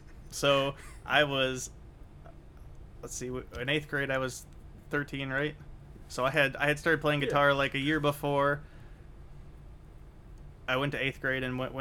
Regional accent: Indiana, United States; born there; I was born in Indiana.

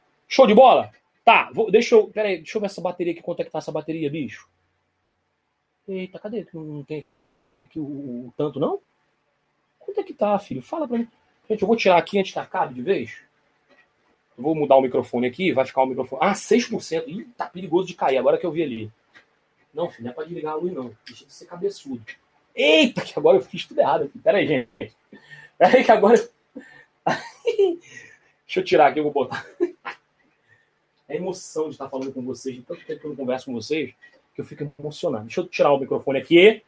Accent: Rio Claro, São Paulo, Brazil; Eu sou de Rio Claro, São Paulo.

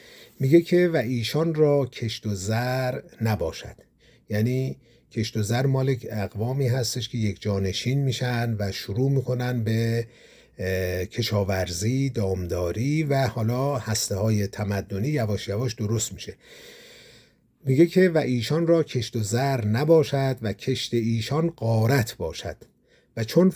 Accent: Azerbaijan, Iran; first language Azerbaijani; Persian is a second language; من خودم جز ترک زبانها هستم، اهل آذربایجان هستم

